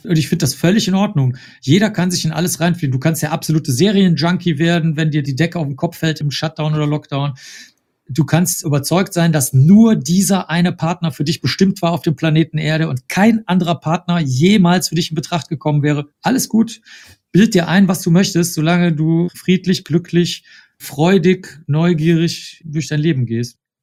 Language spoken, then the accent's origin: German; Cologne, North Rhine-Westphalia, Germany; ich bin in Köln aufgewachsen, das ist also nicht weit von hier.